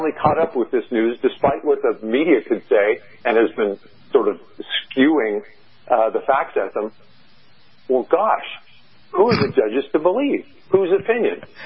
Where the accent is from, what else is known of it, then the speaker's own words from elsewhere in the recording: California, United States; I'm from California, and California is absolutely schizophrenic.